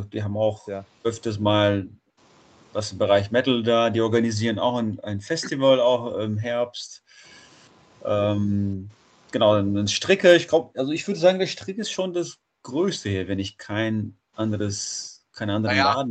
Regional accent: Bielefeld, North Rhine-Westphalia, Germany; ich komme aus Bielefeld und das war's eigentlich.

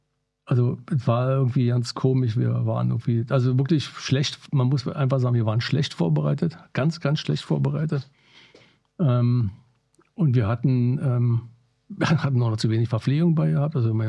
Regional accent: Berlin, Germany; so als Berliner

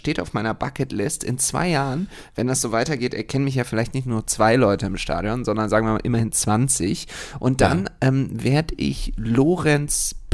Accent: Düsseldorf, North Rhine-Westphalia, Germany; Ich bin ja Düsseldorfer und bla, bla, bla.

